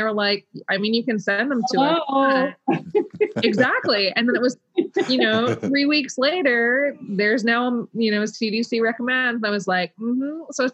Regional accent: Indiana, United States; I'm from Indiana, Mary.

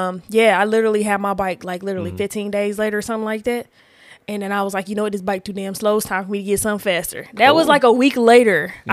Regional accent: Indianapolis, Indiana, United States; Look, I'm from Indianapolis. I'm so Midwest, it's not even funny.

